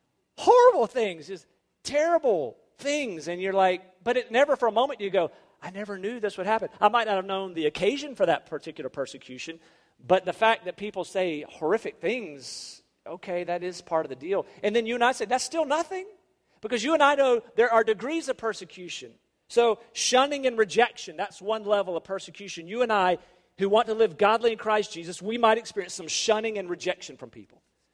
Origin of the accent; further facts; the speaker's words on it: Rocky Mount, North Carolina, United States; If you know my hometown of Rocky Mountain, I'm on the Edgecombe County side, right there near downtown